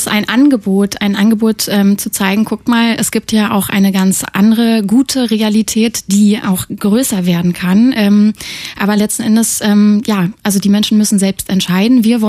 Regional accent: Eberswalde, Brandenburg, Germany; dass ich bin gebürtige Eberswalderin und bin auch wieder in Eberswalde schon seit 3 Jahren

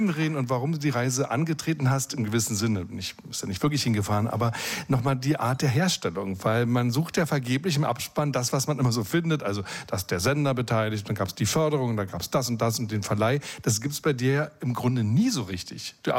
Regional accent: East Germany, Germany; Jetzt komme ich aus dem Osten, wie du weißt

